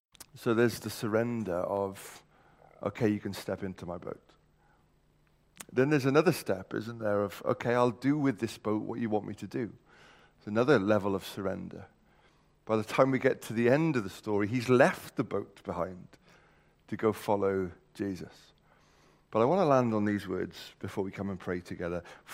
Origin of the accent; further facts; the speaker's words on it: Wales, United Kingdom; I'm saying this as a Welshman